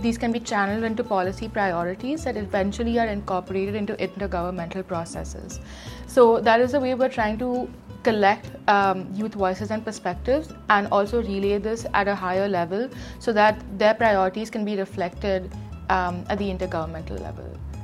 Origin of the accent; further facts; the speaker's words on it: Mumbai, Maharashtra, India; English is a second language; I'm currently interning at the Youth Assembly at the World Food Forum, and I'm from Mumbai, India. I'm currently in Rome